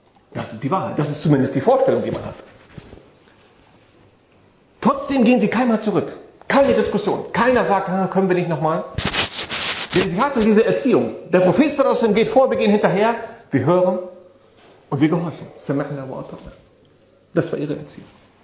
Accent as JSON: {"language": "German", "country": "Germany", "said": "wir kommen ja aus Deutschland, 4000 Kilometer"}